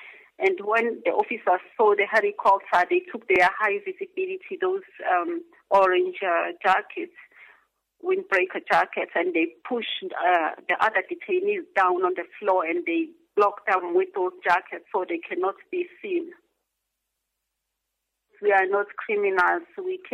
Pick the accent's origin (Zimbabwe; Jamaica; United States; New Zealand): Zimbabwe; I'm a victim of torture, and I come from Zimbabwe.